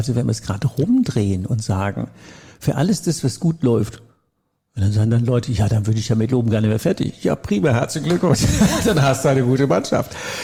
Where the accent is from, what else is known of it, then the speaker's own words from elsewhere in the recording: Rhineland, Germany; also ich bin ja ursprünglich Rheinländer